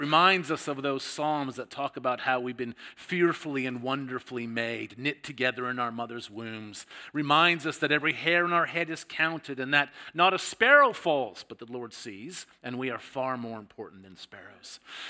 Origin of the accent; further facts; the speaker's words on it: Canada; now in Sydney, Australia; You're probably picking up from my accent that I'm not just from New South Wales. I was originally from Canada, married an Australian. We ended up moving to Sydney and have been there ever since.